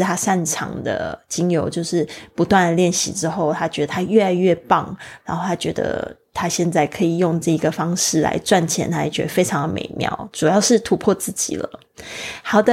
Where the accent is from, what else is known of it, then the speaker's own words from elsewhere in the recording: Kaohsiung, Taiwan; 我回到了就是我的老家高雄，现在没有父母